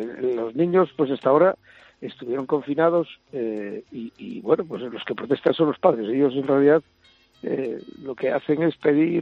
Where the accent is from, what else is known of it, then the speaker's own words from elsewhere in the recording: Asturias, Spain; Nosotros que somos de Asturias